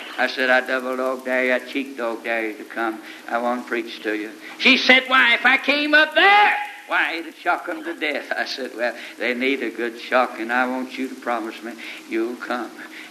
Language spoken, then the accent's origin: English; the South, United States; Yes, I'm from the South, and I'm preaching here.